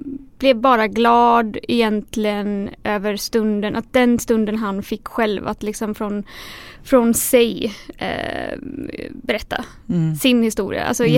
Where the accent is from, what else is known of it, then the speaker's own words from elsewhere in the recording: Gothenburg, Västra Götaland County, Sweden; now in Stockholm, Sweden; Jag kom från Göteborg ursprungligen, aha, men har ju bott i Stockholm i 13 år ungefär.